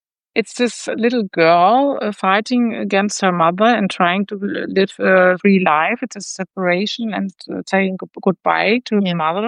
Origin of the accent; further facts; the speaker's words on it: Hanover, Lower Saxony, Germany; English is a second language; and we sat in Leipzig together, and I came from Hanover